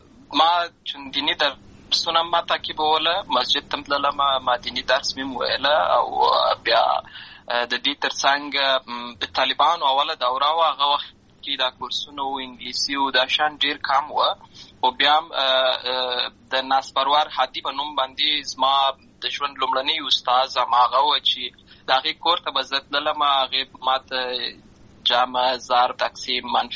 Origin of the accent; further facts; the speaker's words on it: Lashkar Gah, Helmand, Afghanistan; زه په اصل کې د اروزګان ولایت یم، اما زه په هلمند ولایت لشکرګاه کې پیدا شوی یم، اما د لوی سوی یم. همالته مې ښوونځی لوستی ده، همالته مې ټول ژوند مې له هماغه ځای څخه پیل شوی دی، خو په اصل کې زه د اروزګان ولایت څخه.